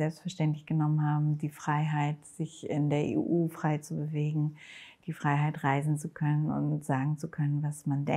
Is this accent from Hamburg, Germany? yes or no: yes; Hamburg, Germany; dass ich als Hamburger Schülerin auch bei Schüler gegen Rechts war früher.